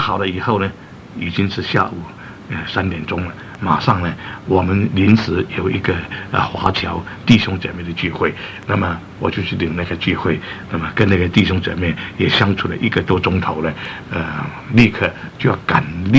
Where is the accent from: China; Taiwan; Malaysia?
China; 他看见我们是中国人，因为船只有我们是中国人